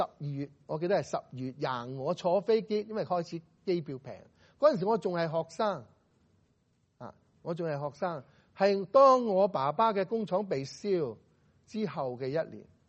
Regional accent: Hong Kong; 我哋香港人讲英文差唔多啦。

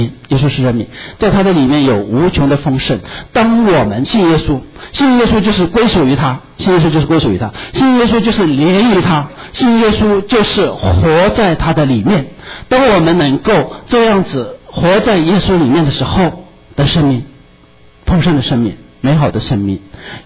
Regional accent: China; 我们中国人非常讲究吃啊

